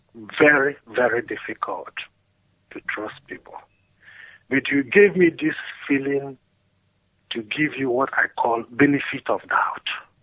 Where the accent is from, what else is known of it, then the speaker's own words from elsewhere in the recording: Nigeria; now in Munich, Germany; I am from Isiama Igbo village, Agoro, in Biafra land. And I'm calling from Munich, Germany.